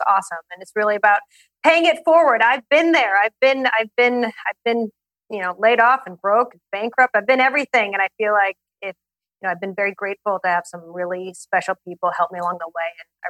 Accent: Portland, Oregon, United States; So I grew up in Portland, Oregon, and it's amazing up there.

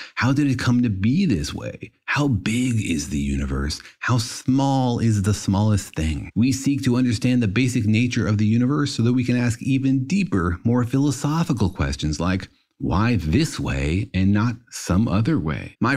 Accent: Los Alamos, New Mexico, United States; It was probably because I grew up in Los Alamos, New Mexico, home of the atomic bomb and secret plutonium facilities.

